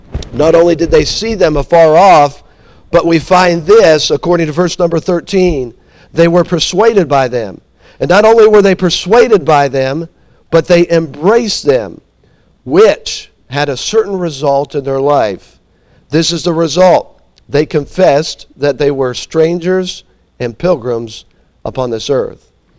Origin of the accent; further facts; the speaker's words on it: Florida, United States; I'm from Florida, and I like the snow more than I do the heat.